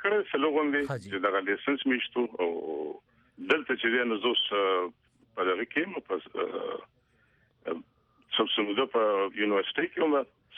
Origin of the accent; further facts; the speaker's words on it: Khyber Pakhtunkhwa, Pakistan; زه یم له پاکستان د پښتونخوا یم